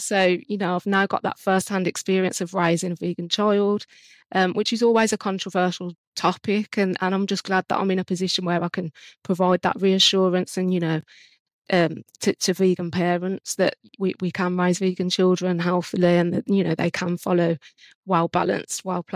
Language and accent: English; Birmingham, West Midlands, United Kingdom; now in Hinckley, United Kingdom; we're actually based in Birmingham in the UK, which is where I'm from. I currently live in Hinckley, though, in Leicestershire. So it's not far, but yeah, still Midlands.